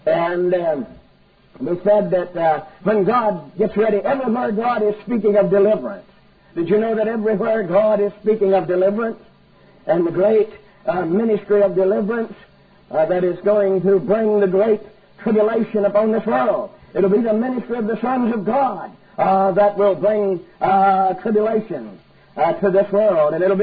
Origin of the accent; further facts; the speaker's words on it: Texas, United States; I come from East Texas. I was born and raised there at the little town where I live.